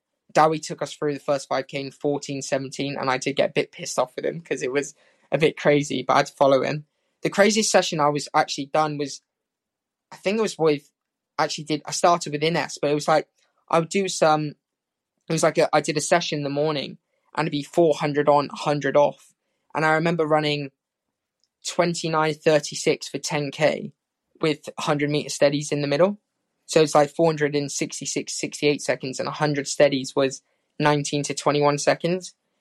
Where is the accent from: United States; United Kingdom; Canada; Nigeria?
United Kingdom; maybe as British athletes, we do put a lot of pressure on ourselves